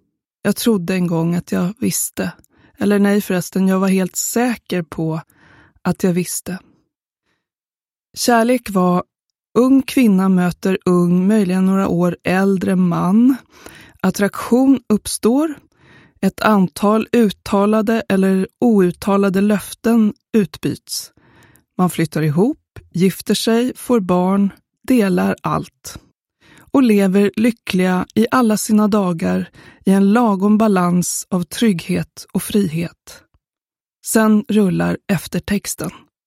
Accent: Sollentuna, Stockholm County, Sweden; När jag var liten bodde vi i Sollentuna, norr om Stockholm.

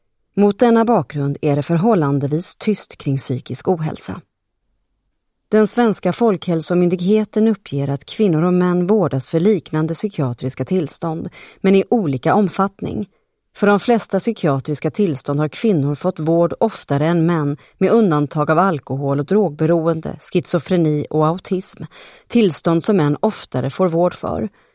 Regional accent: Gothenburg, Västra Götaland County, Sweden; När jag växte upp i Göteborg spelade vi en hel del brännboll.

